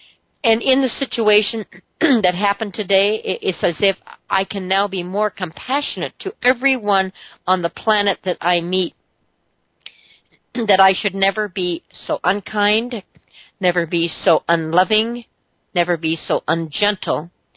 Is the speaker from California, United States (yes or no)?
yes; Mount Shasta, California, United States; Now, realizing that I came from Mount Shasta with a farmer's market of 3 trucks, maybe 5 on a good Monday or Thursday.